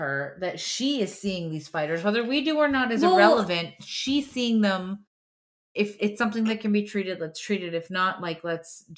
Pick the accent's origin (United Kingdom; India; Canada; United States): India; hell, I'm Indian. Do you know how many undiagnosed things I probably have that my mother has, that my father has, that my grandparents definitely had?